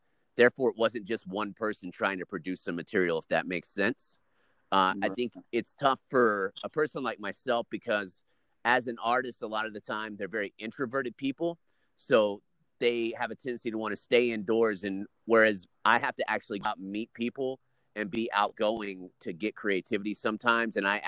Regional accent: Hobbs, New Mexico, United States; we grew up in Hobbs, New Mexico. It's a real small town, so there wasn't much

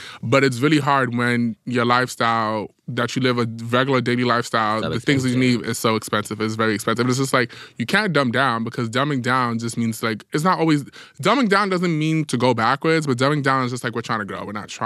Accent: New York City, New York, United States; I feel like just how it is as a New Yorker.

